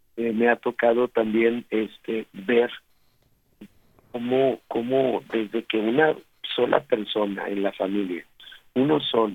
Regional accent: Río Bravo, Tamaulipas, Mexico; en mi ciudad natal, Río Bravo, Tamaulipas, México

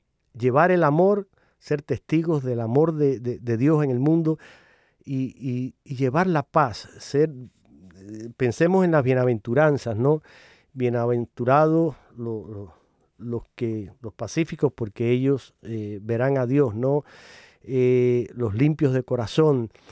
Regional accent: Holguín, Cuba; mi tierra natal, con Holguín, esa querida ciudad del oriente de la isla de Cuba

